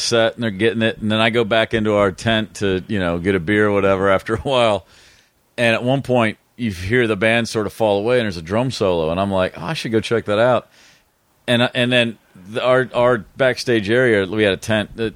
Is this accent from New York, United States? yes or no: no; Hopkinsville, Kentucky, United States; moved away as an adult; also born or lived in Atlanta; From Kentucky. It was a town called Hopkinsville.